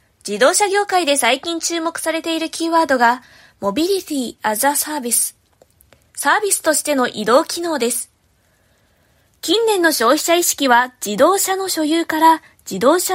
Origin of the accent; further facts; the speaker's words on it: Toyota, Aichi, Japan; 私の地元がまさにトヨタ自動車のある愛知県豊田市なんです。